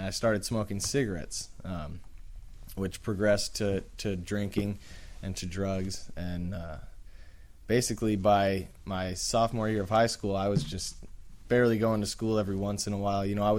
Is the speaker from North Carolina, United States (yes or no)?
yes; North Carolina, United States; born there; also born or lived in Washington / Los Angeles; I was born on the East Coast in North Carolina, bounced around the country, ended up in Washington, traveled down, ended up in L.A., and that's where I resided for most of the time.